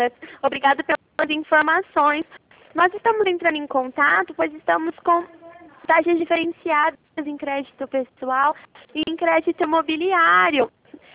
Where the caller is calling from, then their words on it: Maringá, Paraná, Brazil; Não, a gente fica em Maringá. A gente atende toda a região do Paraná.